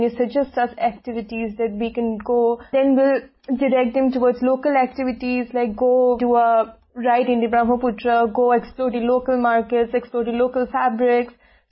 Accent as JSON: {"language": "English", "town": "Guwahati", "region": "Assam", "country": "India", "tie": "born or raised there", "said": "I am from Guwahati, Assam. I am here because I run a homestay with my mother in our hometown itself, Guwahati."}